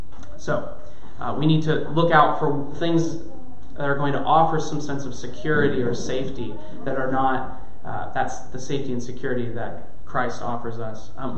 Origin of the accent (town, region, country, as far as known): California, United States; born or raised there